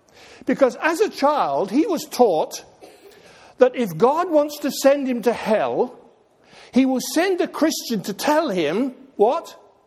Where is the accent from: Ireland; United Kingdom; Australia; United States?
United Kingdom; England; moved away as an adult; I was brought up in England, and I became a Christian there.